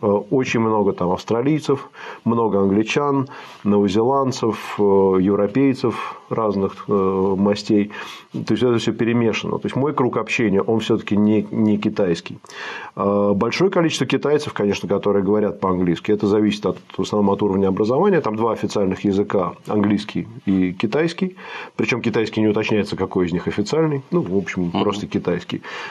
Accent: Moscow, Russia; Потому что я вырос в Москве и всегда был в Москве.

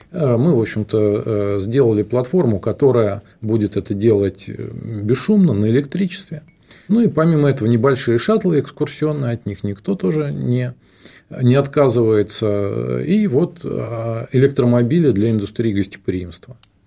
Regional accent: Moscow Oblast, Russia; born there; Родился в Подмосковье, закончил Московский университет МАМИ, сейчас это Московский политех

